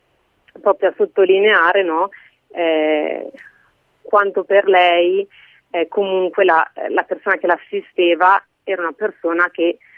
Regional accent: Varese, Lombardy, Italy; now in Padua, Italy; perché sono originaria di Varese, ma vivo a Padova

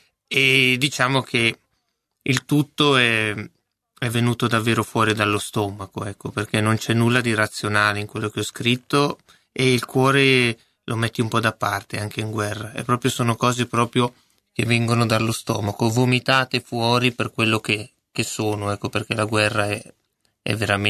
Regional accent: Leggiuno, Lombardy, Italy; Quindi io sono di Leggiuno, e a Leggiuno mio nonno era … io sono diventato

